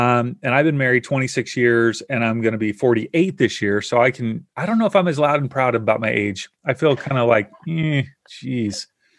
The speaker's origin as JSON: {"language": "English", "region": "Kentucky", "country": "United States", "tie": "born or raised there", "said": "I grew up in Kentucky."}